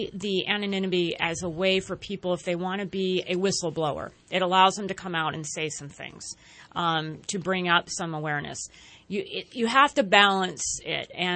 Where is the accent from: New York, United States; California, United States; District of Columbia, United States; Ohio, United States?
California, United States; Modesto; I grew up in Modesto, not too far from here in the Central Valley.